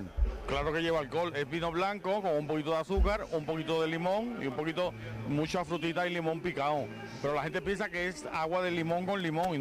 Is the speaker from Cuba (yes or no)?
yes; Cuba; moved away as an adult; now in Madrid, Spain; soy cubano, llevo 38 años aquí en La Paloma, así que más típico que eso y más clásico de que cualquiera puede ser de Madrid que yo, no creo que haya. Encantado de haber nacido en la calle La Paloma.